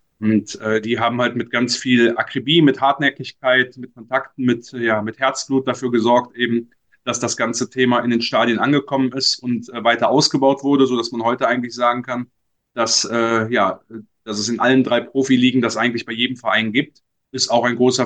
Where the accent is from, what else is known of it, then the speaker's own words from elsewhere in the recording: Cologne, North Rhine-Westphalia, Germany; trotz aller Emotionalität als Kölner die Mühe geben, entsprechend neutral zu berichten